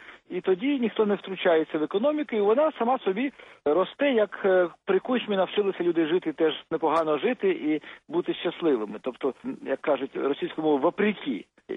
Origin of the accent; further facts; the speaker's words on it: Kyiv, Ukraine; я виріс в Києві. Я переїхав з родиною до Києва, коли мені було 3 роки.